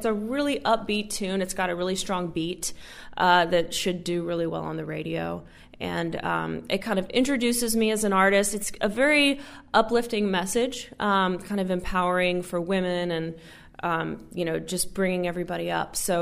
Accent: Washington, District of Columbia, United States; now in Nashville, United States; Well, originally I'm from Washington, D.C., and then I've been in Nashville for several years now and pursuing music there.

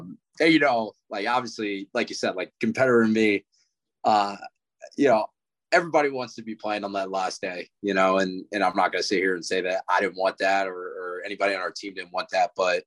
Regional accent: New Jersey, United States; You know, I'm from New Jersey, like you said, but I'm from North Jersey, so don't really have as strong of a Philly connection

